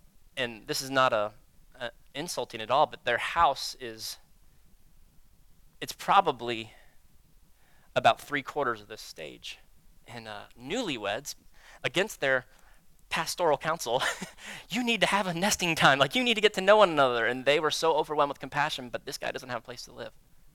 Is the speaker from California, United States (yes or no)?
no; Florida, United States; And I'm from South Florida. We loved when hurricanes came through because everything shut down.